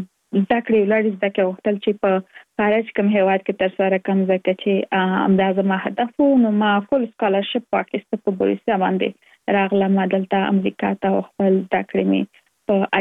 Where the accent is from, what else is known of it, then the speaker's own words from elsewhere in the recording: Kabul, Afghanistan; now in United States; زه اف کورس د افغانستان یم. په افغانستان کې زیږیدل، لومړنۍ زده کړې مې په افغانستان په کابل کې تر سره کړې دي او وروسته لاغه لکه موږ ټول چې یو مسافر شوی یم په امریکا کې اوس په ورجینیا ایالت کې ژوند کوم.